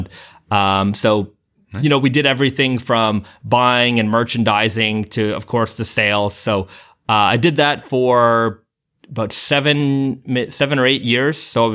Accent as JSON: {"language": "English", "country": "Canada", "lives_now": "Yokohama, Japan", "said": "Originally, I'm from Canada. Born in the early 80s as a first generation Canadian. My parents immigrated to Canada back then. So, you know, I kind of had that experience growing up. Lived in Toronto and around the Toronto area"}